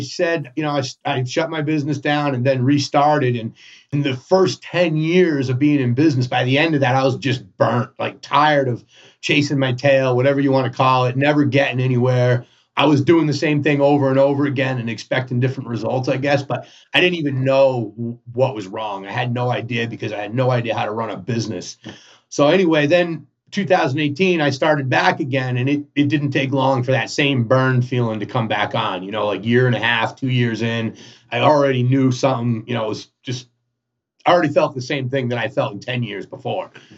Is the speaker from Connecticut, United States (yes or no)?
yes; Connecticut, United States; also born or lived in New York; I lived in New York for the first time and I'm from Connecticut. So I moved back to Connecticut because my family